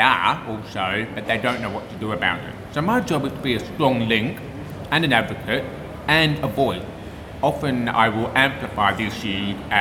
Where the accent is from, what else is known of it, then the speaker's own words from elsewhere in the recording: Australia; Well, I'm an Australian, and my friends who are blind or deaf are also. We live in Australia